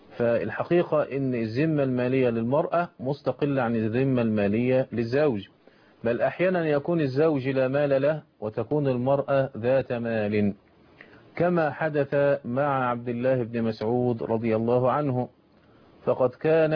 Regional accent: Egypt; أن احنا بنقع في خطأ شديد الحقيقة لعله منتشر عندنا في مصر

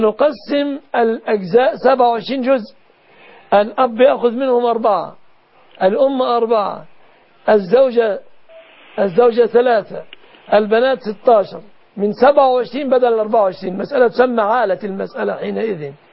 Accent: Egypt

